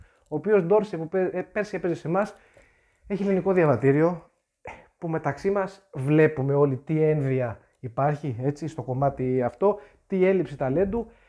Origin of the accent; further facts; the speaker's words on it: Kardamyla, North Aegean, Greece; όπως το λέμε και στο χωριό μου στα Καρδάμιλα